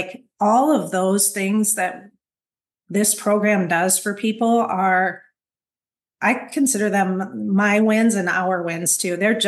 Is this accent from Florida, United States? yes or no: no; Iowa, United States; I am 46 years old, born and raised in Iowa.